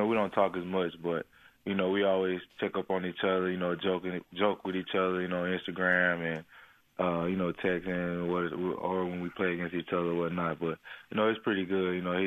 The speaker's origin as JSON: {"language": "English", "region": "Alabama", "country": "United States"}